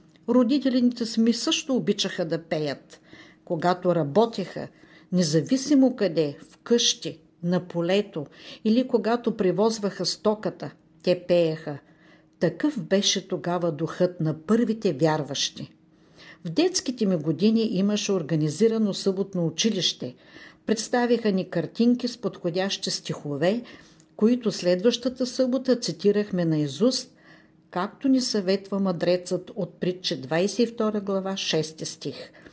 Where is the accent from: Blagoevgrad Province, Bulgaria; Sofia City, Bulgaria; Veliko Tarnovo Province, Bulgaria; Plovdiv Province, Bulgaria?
Veliko Tarnovo Province, Bulgaria; Strazhitsa; Когато вестта на Евангелието достигна в Стражица, моето родно място, бях на 7 години. Едно от първите ми впечатления е от месец март 1931 година, когато в реката се кръстиха групи вярващи, сред които бяха и моите родители.